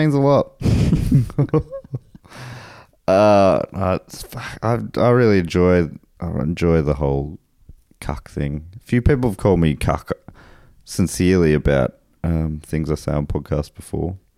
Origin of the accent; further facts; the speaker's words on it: Australia; accent: Australian; now in United Kingdom; I say to you, good day, mate. Sorry, my accent softened a bit. I've been in old Blighty too long.